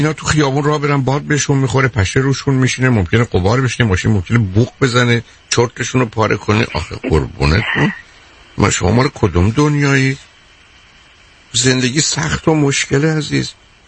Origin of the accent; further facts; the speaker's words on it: Iran; now in United States; بسیاری از ما از ایران اومدیم میخوایم اینجا ایرانی باشیم و ایرانی زندگی کنیم.